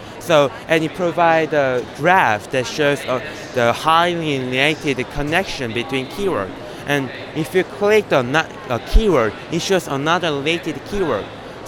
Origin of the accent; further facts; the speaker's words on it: Daegu, South Korea; English is a second language; I'm from the Daegu, South Korea.